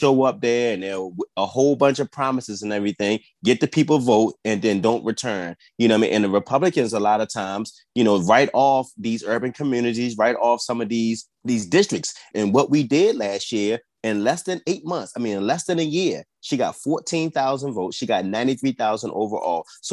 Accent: Baltimore, Maryland, United States; I'm from Baltimore. I'm born and raised in West Baltimore.

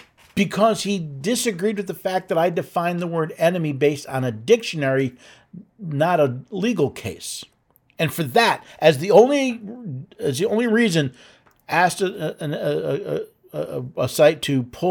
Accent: United States; because I'm Caucasian. Also, because I'm American. I grew up in a middle to upper middle income household.

